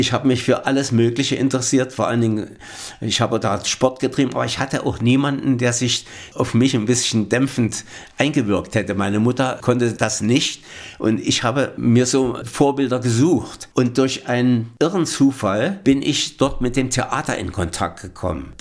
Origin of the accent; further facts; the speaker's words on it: Weimar, Thuringia, Germany; born there; Ich wurde in Weimar geboren und zwar 1935.